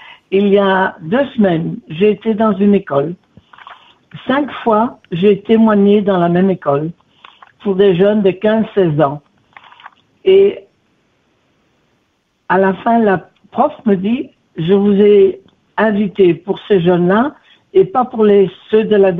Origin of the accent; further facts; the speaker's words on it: Belgium; Et on nous laisse pas vivre tranquillement, là où on est des Belges tout de même.